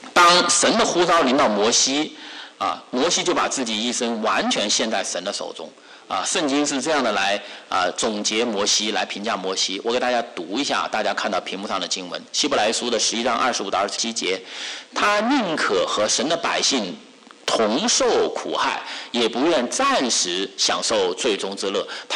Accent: Wuhan, Hubei, China; 很多弟兄姊妹也知道我是来自于中国武汉啊。那么很多年前我在中国大陆中国武汉迦南教会服侍的时候

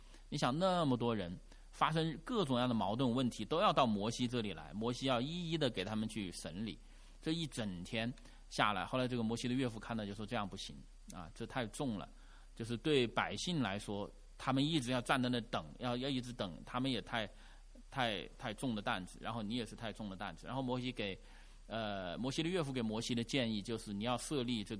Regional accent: China; 你像我们中国人华人以前我们也有名然后有字啊

